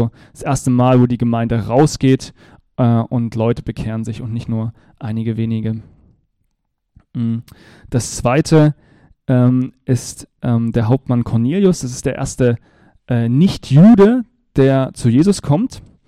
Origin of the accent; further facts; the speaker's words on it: Germany; wenn ich zum Beispiel an Deutschland denke, gar nicht so weit, wo ich herkomme, da wohnen die Sorben